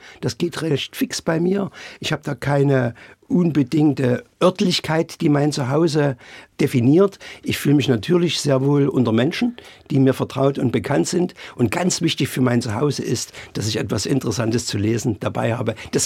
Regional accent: Flöha, Saxony, Germany; also born or lived in Frankenberg; Mein Geburtsort ist Frankenberg in Sachsen, aber aus einem ganz einfachen Grund. Ich bin in Flöha aufgewachsen

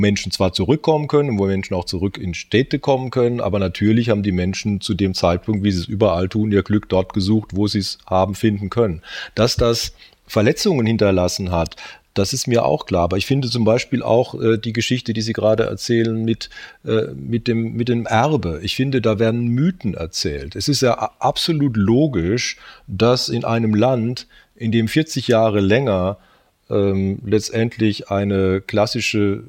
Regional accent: West Germany, Germany; Zwar als Westdeutscher, aber die längste Zeit eben in Ostdeutschland.

